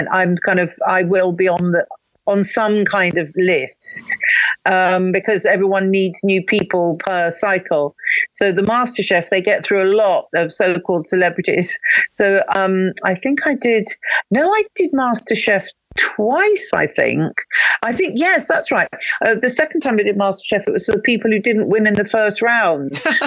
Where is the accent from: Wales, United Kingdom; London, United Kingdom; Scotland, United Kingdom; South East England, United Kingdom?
London, United Kingdom; Eltham; Well, not far. I mean, it's all southeast London. See, my lovely late mother lived in Chislehurst. She moved there later on in her life when we'd all left home. And I was brought home in Eltham.